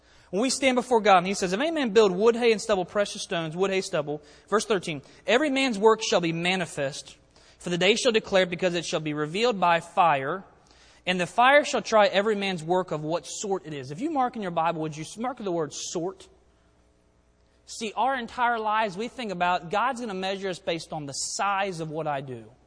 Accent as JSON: {"language": "English", "town": "Hagerstown", "region": "Maryland", "country": "United States", "said": "I'm from Hagerstown, Maryland. Some of y'all know that."}